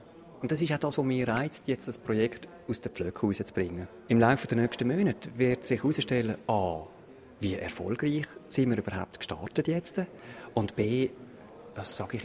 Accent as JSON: {"language": "German", "region": "Basel-Landschaft", "country": "Switzerland", "tie": "born or raised there", "said": "im Baselbiet, wo ich aufgewachsen bin und wo ich auch die ganze Zeit gewohnt habe"}